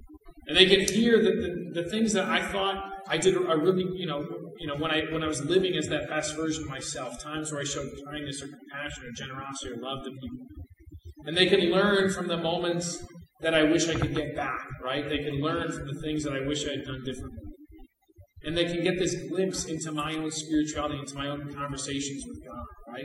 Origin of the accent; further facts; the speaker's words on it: Illinois, United States; My grandfather, I grew up in Illinois. He lived in New Jersey